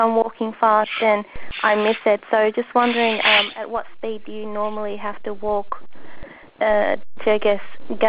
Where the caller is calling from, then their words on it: Victoria, Australia; I'm ringing from Victoria